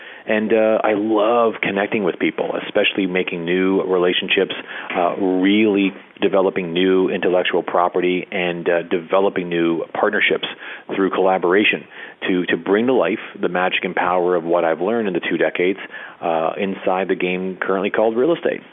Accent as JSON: {"language": "English", "town": "Toronto", "region": "Ontario", "country": "Canada", "tie": "born or raised there", "said": "I'm born and raised in Toronto, and I am Canadian. I live and reside in Toronto currently."}